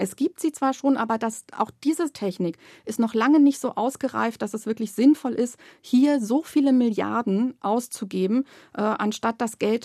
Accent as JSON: {"language": "German", "country": "Germany", "tie": "born there", "said": "Ich bin in der DDR geboren und ich kann mich noch sehr gut erinnern, in meiner Heimatstadt gab es sehr viel Industriebetriebe."}